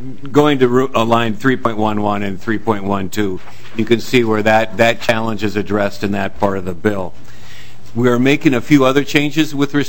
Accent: Mankato, Minnesota, United States; House File 3203, comes out of a need that exists in my hometown of Mankato. I actually live in North Mankato

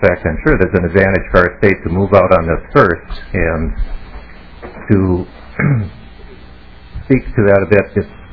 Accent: Northfield, Minnesota, United States; from Northfield, Minnesota, and I'm really glad to be here

